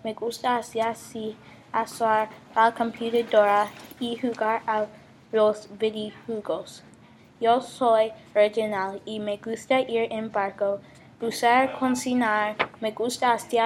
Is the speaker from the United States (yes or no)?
yes; Memphis, Tennessee, United States; Spanish is a second language; Soy de Memphis, Tennessee.